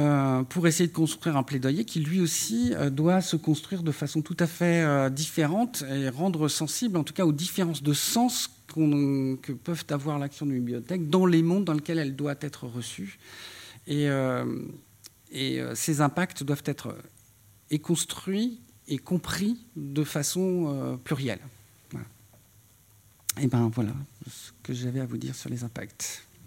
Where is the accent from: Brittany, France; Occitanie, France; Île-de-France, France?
Brittany, France; je dis ça, je suis breton, hein, donc j'ai rien contre les briochins